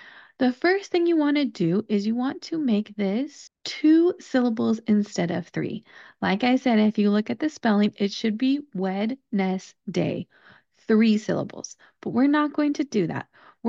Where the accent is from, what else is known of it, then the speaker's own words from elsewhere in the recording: California, United States; accent: American; I speak with an American accent. I am from California, specifically Southern California, and I think my accent is pretty neutral, but I definitely have one